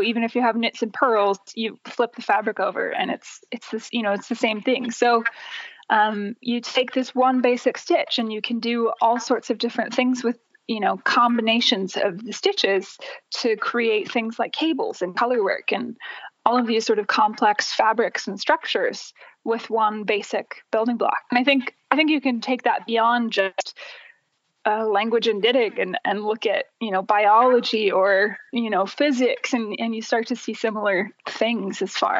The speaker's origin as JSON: {"language": "English", "region": "North Carolina", "country": "United States", "tie": "born or raised there", "said": "And I grew up in North Carolina, which has a very warm climate."}